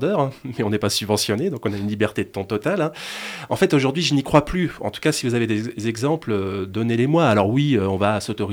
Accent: Pays de la Loire, France; Je viens de Loire-Atlantique.

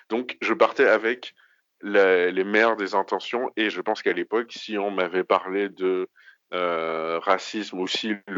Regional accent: Cotonou, Littoral, Benin; moved away as an adult; now in France; Moi, je suis d'origine, je suis béninois. J'ai vécu pendant 18 ans à Cotonou, au Bénin, en Afrique de l'Ouest, pour ceux qui ne voient pas où c'est. Et je suis venu en France pour mes études.

